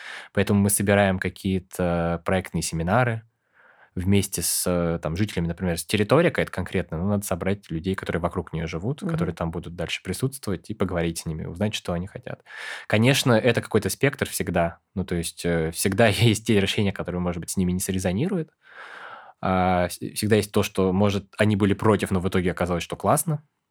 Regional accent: Altai Krai, Russia; born there; also born or lived in Novosibirsk / London; now in Moscow, Russia; И я родился на Алтае, жил в Новосибирске, пару лет в Лондоне, и вот потом как бы вернулся и решил, ну, надо, наверное, в столицу переезжать.

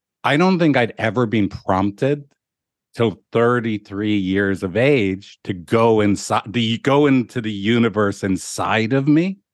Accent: Dublin, Leinster, Ireland; You know, I grew up in Dublin where the culture where people ask you what school you went to.

